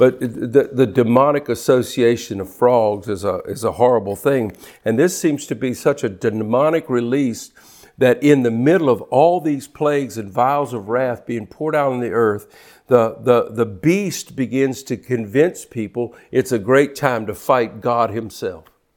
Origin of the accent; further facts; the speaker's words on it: Louisiana, United States; we're from South Louisiana. We eat frogs. We eat frog legs.